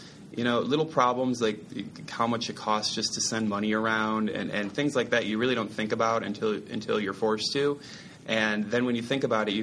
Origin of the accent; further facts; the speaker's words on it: Detroit, Michigan, United States; now in Atlanta, United States; I'm in Atlanta now, so I still love Detroit. It's still my hometown